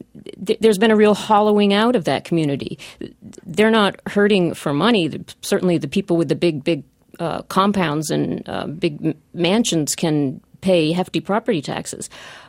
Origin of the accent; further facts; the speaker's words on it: New Hampshire, United States; I do remember, I grew up in New Hampshire, and I remember very well what she's talking about